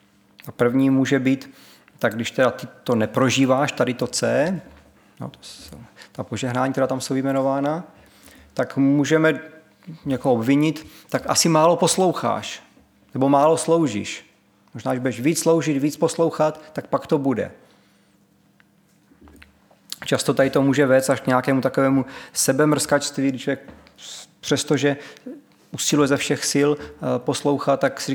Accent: Moravia, Czechia; Jsme my Izraelci? Nejsme. My jsme Moraváci, že?

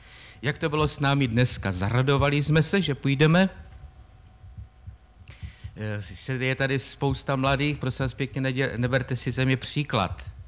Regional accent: Moravian-Silesian Region, Czechia; accent: Ostrava; já ještě doufám, že vám nevadí ten můj ostravský přízvuk. Já se budu snažit mluvit dlouze. U nás na Ostravsku se mluví krátce a stručně.

